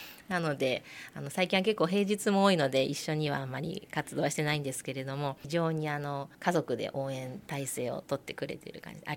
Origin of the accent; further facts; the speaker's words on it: Fujisawa, Kanagawa, Japan; はい、生まれも育ちも藤沢市になります。結婚して2年間だけ別の市に移動したんですけれども、ほぼ人生ほとんど藤沢市で生まれ育ってます。